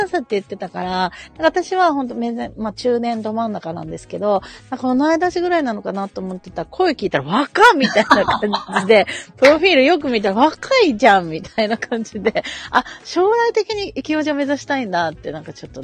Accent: Saitama, Japan; ちょっと全然私埼玉県民なんですけど

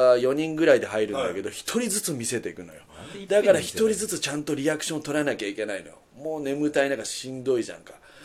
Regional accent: Kyushu, Japan; まあ乱暴もんではあるけどね、俺九州男児だから。

